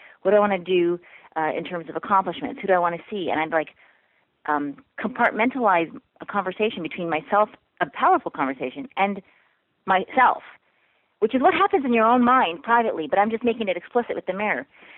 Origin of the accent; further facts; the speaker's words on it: Canada; born there; Listen, I was born in Canada. Okay. My parents come from the Caribbean, an island called Trinidad and Tobago. They moved to Canada and I was born there. And I'm brown skinned, which means I'm not white